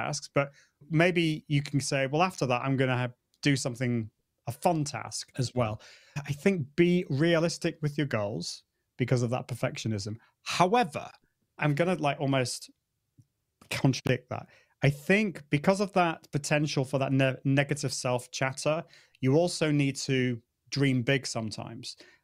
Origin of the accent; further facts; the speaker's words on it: United Kingdom; But also, I'm British, like, and as Brits, we don't tell